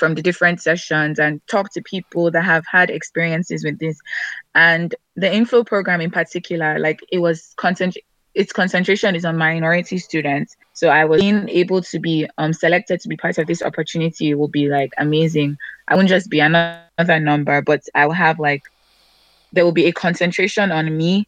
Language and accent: English; Nigeria; moved away as an adult; now in United States; Okay, so I come from Nigeria. I came here in 2015 to start.